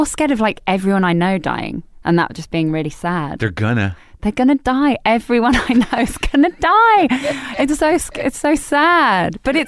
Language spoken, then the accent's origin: English; Harrow, London, United Kingdom; Yes, it is. Northwest London. It's near Wembley, kind of.